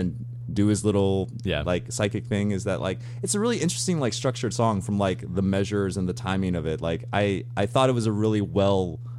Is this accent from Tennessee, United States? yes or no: yes; Memphis, Tennessee, United States; accent: Southern; We were all three there, and we're all from Memphis, obviously.